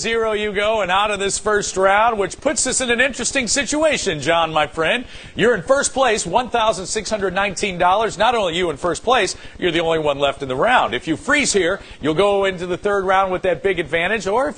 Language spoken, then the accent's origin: English; St. Louis, Missouri, United States; Cynthia, we come to you from my hometown of St. Louis, Missouri.